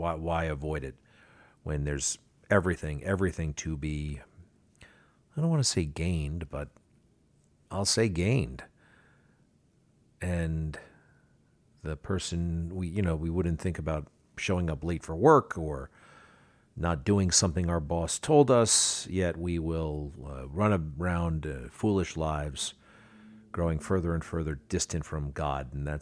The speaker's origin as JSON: {"language": "English", "town": "Garden City", "region": "New York", "country": "United States", "tie": "born or raised there", "said": "Garden City is my hometown. Not only did it pivot over Garden City, it put its wing on the top of the Garden City Hotel and really pivoted around the hotel."}